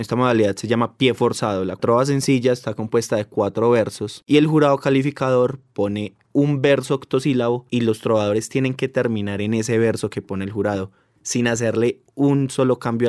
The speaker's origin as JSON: {"language": "Spanish", "region": "Eje Cafetero", "country": "Colombia", "said": "El ritmo de la trova sencilla es un ritmo autóctono de nosotros desde el eje cafetero y digamos pues como colonización paisa que se acompaña a ritmo de bambú, es este ritmo."}